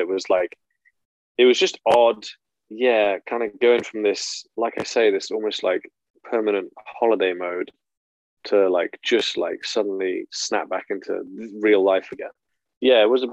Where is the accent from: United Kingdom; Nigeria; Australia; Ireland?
United Kingdom; now in Vancouver, Canada; like out here, I'm like, I'm the English guy. Mm-hmm. I mean, I guess in Kitsilano, that's not that much of a new thing.